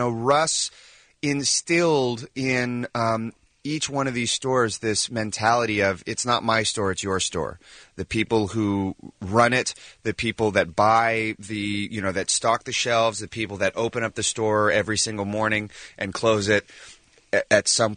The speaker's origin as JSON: {"language": "English", "town": "Sacramento", "region": "California", "country": "United States", "tie": "born or raised there", "said": "Yeah, so I grew up in Sacramento where Tower was founded"}